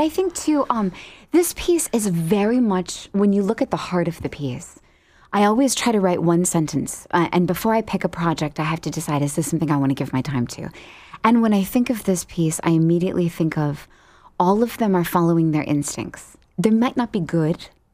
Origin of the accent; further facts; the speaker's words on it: Hastings, Minnesota, United States; I'm originally from Hastings, Minnesota, which is all very, very small river town in it's Lock and Dam number 2 on the Mississippi, right south of Minneapolis, St. Paul.